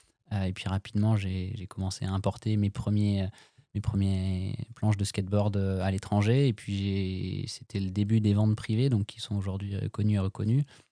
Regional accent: Brittany, France; Je viens d'un petit village de Bretagne et aujourd'hui on est basé à Rennes.

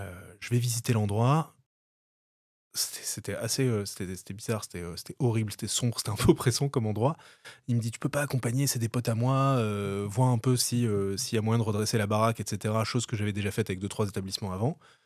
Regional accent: Nice, Provence-Alpes-Côte d'Azur, France; born there; Je suis né à Nice, bien entendu, d'où les Niçois, en partie.

